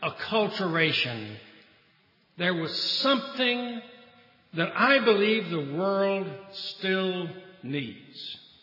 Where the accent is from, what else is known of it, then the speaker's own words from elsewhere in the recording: Mississippi, United States; Reminds me of a little town not far from the town I grew up in South Mississippi.